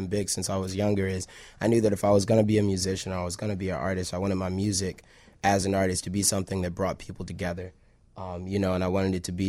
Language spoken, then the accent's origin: English; Chicago, Illinois, United States; I think it really just comes from being a Chicago kid. You know, growing up in Chicago, a lot of people always talk about the violence, but there's so much more to Chicago.